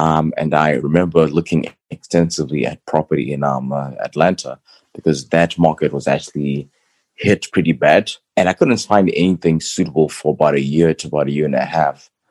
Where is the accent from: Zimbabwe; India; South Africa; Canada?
Zimbabwe; also born or lived in Missouri / Florida / Paris; now in Chicago, United States; I've lived in the US for about 20 years. Born and raised in Zimbabwe. Have lived in Missouri, Florida, and in between then I moved to France for about 2 years. Paris, and then I've been in Chicago, Illinois for about 8 years now.